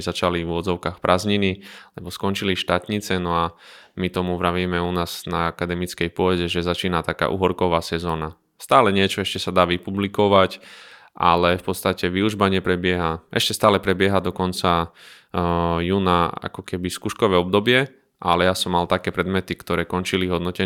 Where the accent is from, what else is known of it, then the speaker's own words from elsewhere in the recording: Krompachy, Košice Region, Slovakia; now in Prešov, Slovakia; som originál Spišiak z mesta Krompachy, kde som sa aj narodil. No a v podstate, čo sa týka môjho pôsobenia v Prešove, tak som tam od svojho štúdia na vysokej škole, čiže v roku 2010, tak už asi nejakých 13 rokov som tam.